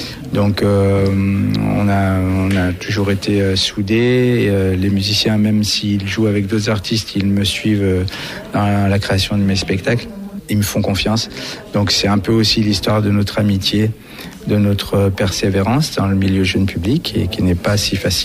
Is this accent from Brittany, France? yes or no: no; Auvergne-Rhône-Alpes, France; Donc on est autour de Lyon, moi je suis du sud-est de Lyon